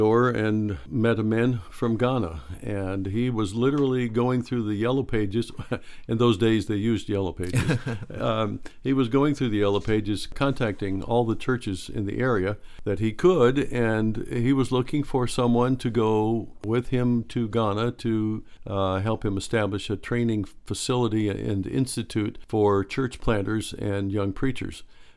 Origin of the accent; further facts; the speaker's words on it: California, United States; moved away; Yes, that's true. We are from California, and although we haven't lived here since 1990, we still consider ourselves Californians. If you ask me where I'm from, that's what I would say.